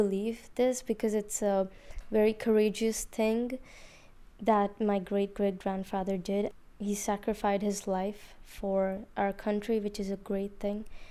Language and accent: English; India; now in Brno, Czechia; I'm from India. I'm 16 years old and live in Brno from last 5 years.